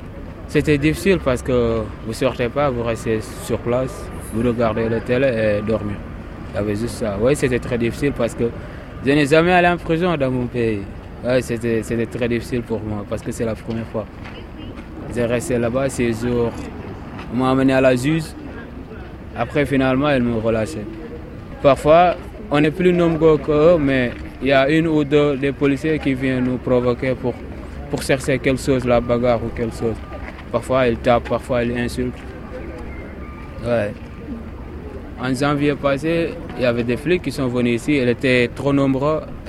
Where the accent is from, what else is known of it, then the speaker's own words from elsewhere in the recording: Senegal; now in France; Moi, je suis du Sénégal. Quand je suis venu en France, j'ai resté 2 mois sans travail, sans rien faire.